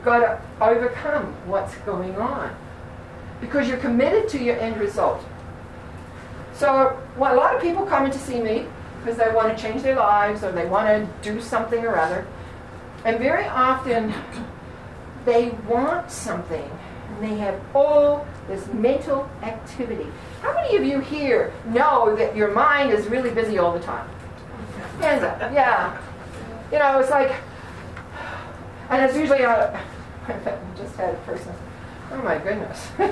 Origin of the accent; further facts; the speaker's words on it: New Zealand; I'm from New Zealand, which is why I sometimes have a funny accent. Long time ago, but it's still there at times.